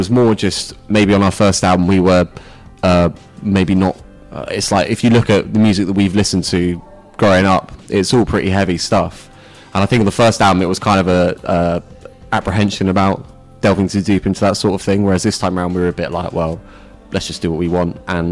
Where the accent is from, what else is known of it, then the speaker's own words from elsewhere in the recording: London, United Kingdom; we're all technically from London, but it's just such an enormous place